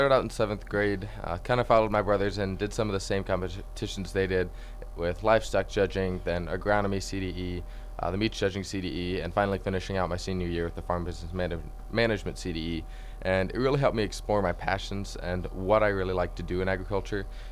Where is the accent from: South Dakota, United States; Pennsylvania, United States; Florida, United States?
South Dakota, United States; Woonsocket; Originally from Woonsocket.